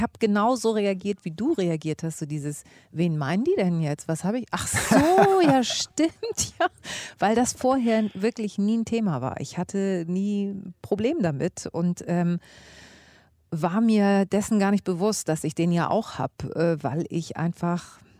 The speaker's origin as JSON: {"language": "German", "region": "Hamburg", "country": "Germany", "said": "Meine Eltern sind beide Griechen, ich bin aber in Hamburg geboren."}